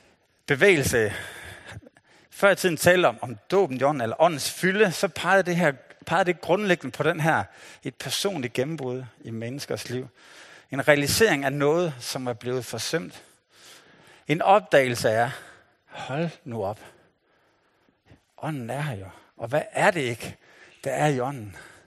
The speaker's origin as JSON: {"language": "Danish", "town": "Nykøbing Mors", "region": "North Denmark Region", "country": "Denmark", "tie": "born or raised there", "said": "Jeg er vokset op i Nykøbing Mors. Det er mega langt væk. Men det er et mega smukt sted. Så det er omkring Limfjorden. Og jeg boede helt ned til vandet."}